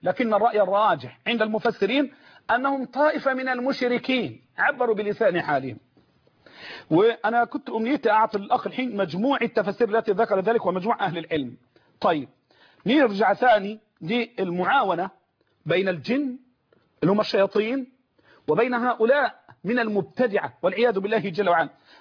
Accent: Egypt; عندنا في مصر

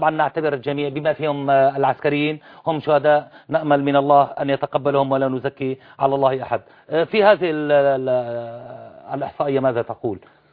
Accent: Syria; كسوريين في الداخل

